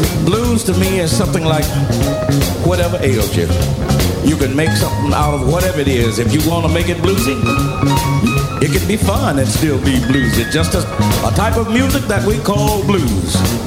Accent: Mississippi, United States; I'm from Mississippi. They taught me to work hard before I left home.

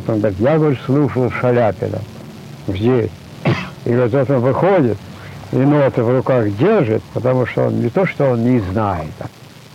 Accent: Lyubertsy, Moscow Oblast, Russia; born there; Но ведь мне написано в паспорте, что я родился в Люберцах. Ухтомский район, Московская область, все.

